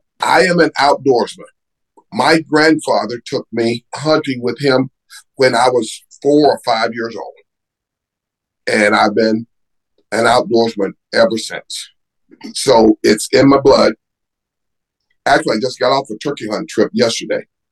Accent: the South, United States; I am from the South, and I haven't eaten pimento cheese sandwiches no more than 3 or 4 times in my whole life.

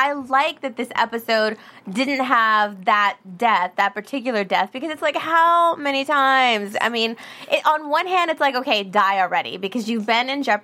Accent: Texas, United States; Oh, I'm from Texas.

